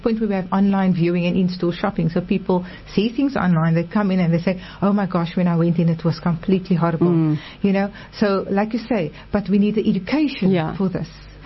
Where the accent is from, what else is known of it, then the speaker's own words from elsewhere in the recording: South Africa; So we're South African, and we can be proud of that.